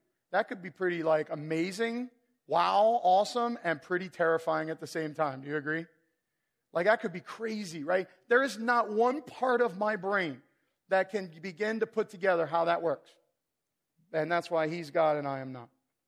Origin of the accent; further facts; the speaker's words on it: Florida, United States; growing up in Florida, watching the ocean rage while you're in like a 23-foot boat